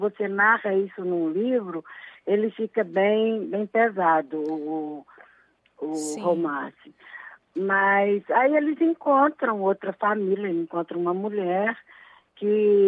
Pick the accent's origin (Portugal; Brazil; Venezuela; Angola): Brazil; Minas Gerais; eu sou mineira, né?